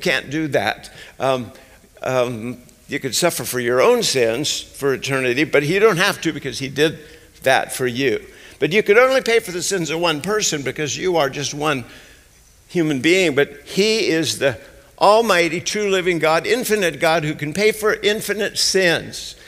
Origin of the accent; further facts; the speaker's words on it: Pueblo, Colorado, United States; I'm from Pueblo, Colorado. That's my Jerusalem.